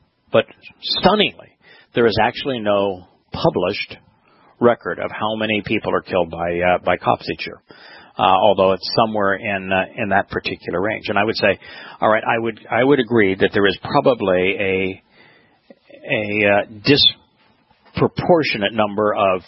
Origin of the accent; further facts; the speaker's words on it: Los Angeles, California, United States; I grew up in Los Angeles area, so the 49ers are from the land of fruits and nuts up there in Northern California.